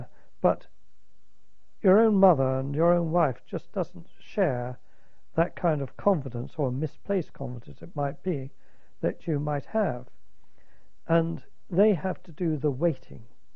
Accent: Plymouth, South West England, United Kingdom; because I come from Plymouth, my mother saw me off at the station

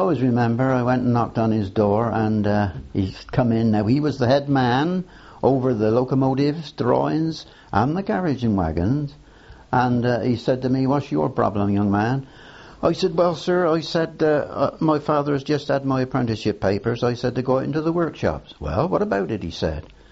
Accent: Swindon, South West England, United Kingdom; I was born actually in Old Town, 56 North Street.

